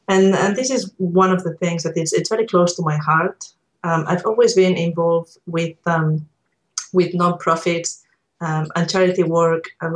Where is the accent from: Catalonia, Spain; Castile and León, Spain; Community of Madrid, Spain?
Catalonia, Spain; Barcelona; English is a second language; I'm originally from Barcelona in Spain